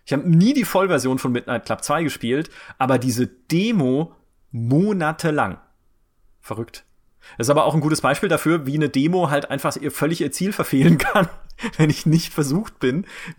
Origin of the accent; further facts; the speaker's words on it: Karlsruhe, Baden-Württemberg, Germany; ich komme aus Karlsruhe